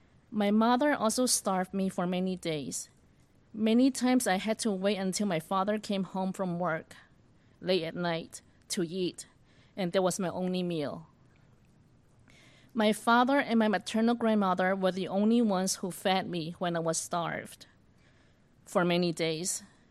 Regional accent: Hong Kong; I was born in Hong Kong. My maternal grandmother is a devout Christian. All the schools that I attended in Hong Kong were all Christian schools.

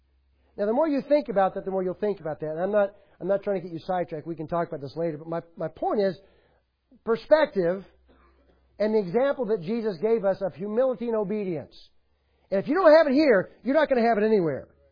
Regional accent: Nashville, Tennessee, United States; Look, I'm from Nashville.

